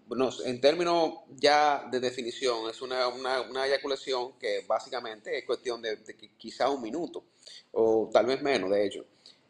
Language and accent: Spanish; Nagua, María Trinidad Sánchez, Dominican Republic; Yo soy oriundo de Nagua. Yo me nací y me crié allá.